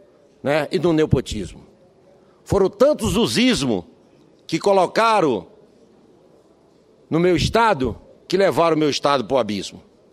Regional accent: Roraima, Brazil; o que dirá eu, que venho do estado de Roraima, talvez o estado mais pobre da federação

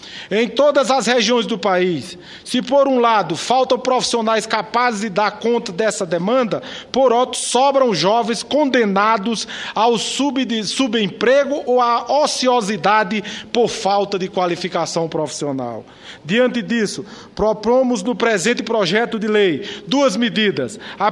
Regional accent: Paraíba, Brazil; quando deputado estadual ainda lá no meu estado da Paraíba.

